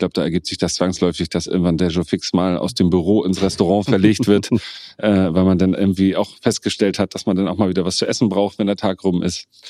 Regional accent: Kiel, Schleswig-Holstein, Germany; ich bin in Kiel geboren und durch die Wassernähe waren meine Hobbys immer mit Wasser verbunden.

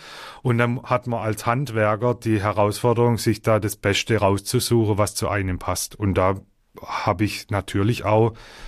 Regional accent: Baden-Württemberg, Germany; accent: Swabian; ich habe einen schwäbischen Akzent.

